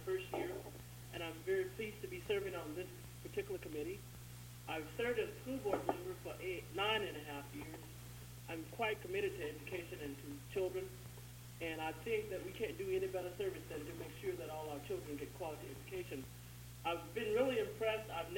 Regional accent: Anchorage, Alaska, United States; I'm from Anchorage

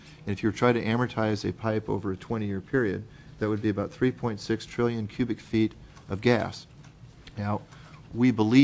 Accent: Fairbanks, Alaska, United States; I am from Fairbanks.

